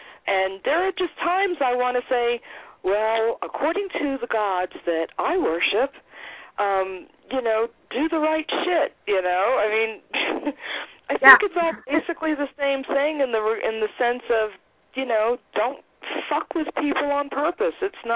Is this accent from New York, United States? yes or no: yes; New York, United States; I'm a New Yorker who had a Bible-thumping dad